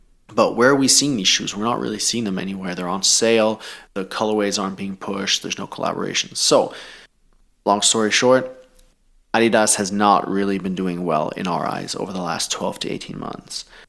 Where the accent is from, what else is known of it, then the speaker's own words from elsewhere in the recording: Thailand; English is a second language; I played basketball growing up in Thailand.